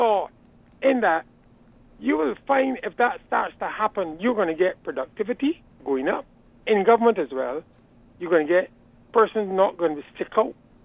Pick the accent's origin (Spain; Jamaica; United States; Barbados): Barbados; I've lived in the country where I've resided in Barbados, where I live and born and bred in Barbados.